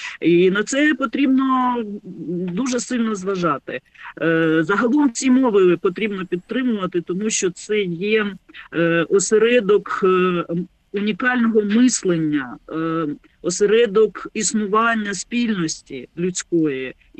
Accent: Donbas, Ukraine; Я сама з Донбасу, я там закінчувала школу

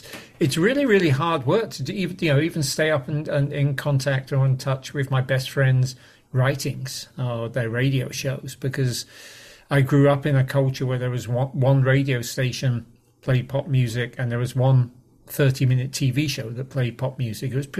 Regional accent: England, United Kingdom; Growing up in England with only Radio 1, fortunately, Radio 1 was not, we weren't quite the Soviet Union.

